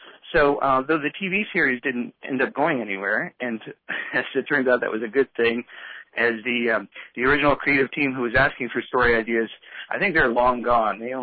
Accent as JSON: {"language": "English", "town": "Sitka", "region": "Alaska", "country": "United States", "tie": "born or raised there", "said": "I was born and raised in Sitka, so it means a tremendous amount to me to be able to premiere this show kind of in my hometown, more or less."}